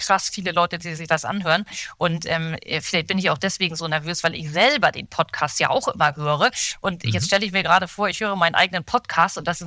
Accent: Hamburg, Germany; born there; ich bin in Hamburg geboren

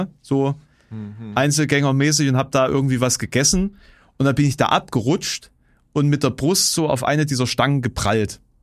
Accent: Görndorf, Thuringia, Germany; Und da saß der irgendwie in Görndorf, ne, also ich bin ja auf dem Dorf aufgewachsen

